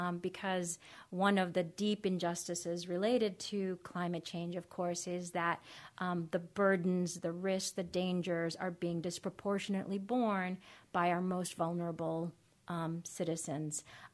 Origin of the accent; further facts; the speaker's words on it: Costa Rica; I'm originally from Costa Rica, and I grew up with a deep, deep appreciation, and a deep love, and a deep comfort in nature.